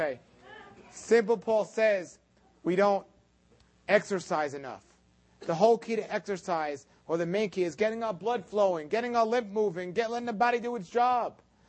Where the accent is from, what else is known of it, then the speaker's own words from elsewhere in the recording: New York, United States; I'm from New York. I'm sorry. I don't understand this southern language.